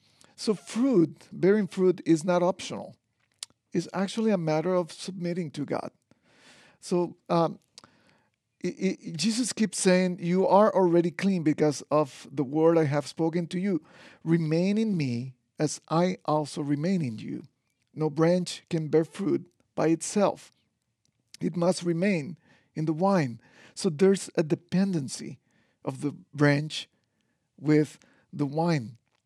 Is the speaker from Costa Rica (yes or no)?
yes; Costa Rica; Many of you don't know, but I'm from Costa Rica. Yes, paradise in Central America.